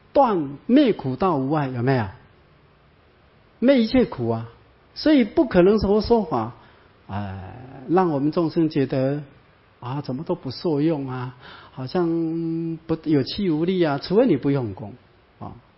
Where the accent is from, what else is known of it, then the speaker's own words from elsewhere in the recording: China; 可罗马拼音我们中国人读起来怪怪的